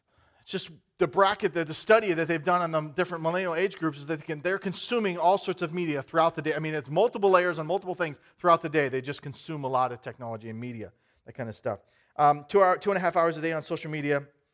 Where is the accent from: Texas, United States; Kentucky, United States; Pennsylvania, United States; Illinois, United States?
Illinois, United States; born there; also born or lived in Oregon / Nevada / California / Florida; state of Oregon and Nevada and California and Florida and New Hampshire, and I've lived all over. I was born in Illinois.